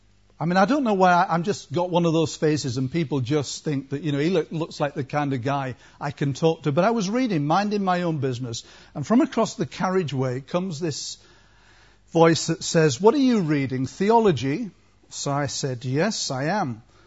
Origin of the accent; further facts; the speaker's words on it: Hull, Yorkshire and the Humber, United Kingdom; in Hull. I used to tell my girls that we were so poor that they pulled our house down to build slums.